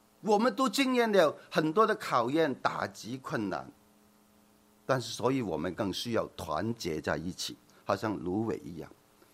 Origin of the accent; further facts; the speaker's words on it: China; 好像我们在来自中国的都知道